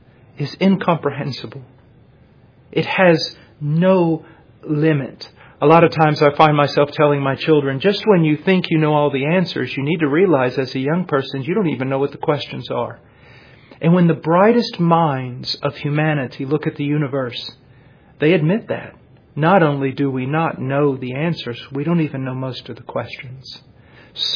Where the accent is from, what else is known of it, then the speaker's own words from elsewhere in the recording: Illinois, United States; born there; I was born in Illinois on a farm.